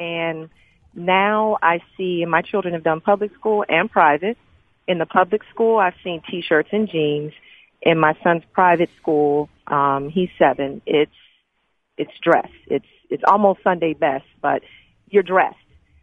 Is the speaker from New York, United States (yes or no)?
no; New Jersey, United States; My favorite teacher in elementary school was a man, Mr. Thomas, and I grew up in New Jersey.